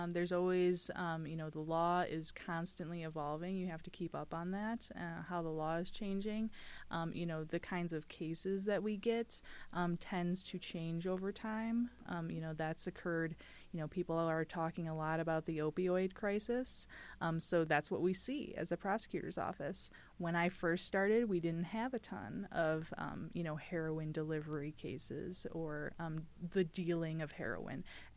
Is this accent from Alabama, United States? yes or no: no; Wisconsin, United States; This being my hometown, I was definitely hoping to be able to stay in Kenosha County.